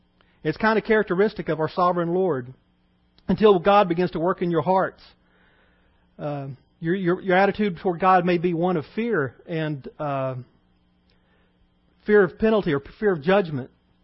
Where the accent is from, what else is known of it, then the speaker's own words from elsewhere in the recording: Texas, United States; And I'm from East Texas, so it's natural.